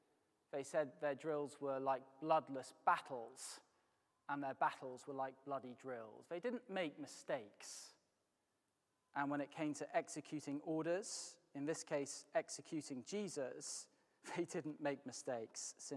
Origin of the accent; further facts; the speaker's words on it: York, Yorkshire and the Humber, United Kingdom; I come from York, and I was up in Leeds for a minister's conference.